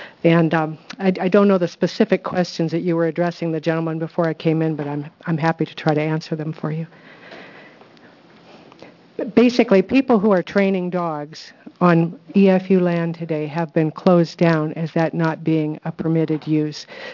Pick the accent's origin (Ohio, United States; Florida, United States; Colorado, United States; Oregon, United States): Oregon, United States; Portland; For the record … from Portland, Oregon.